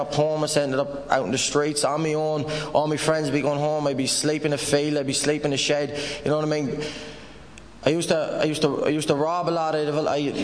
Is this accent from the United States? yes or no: no; Sligo, Connacht, Ireland; I grew up in Sligo. I grew up in the roughest part of Sligo, and growing up, I grew up with my mother and my 3 sisters and my father.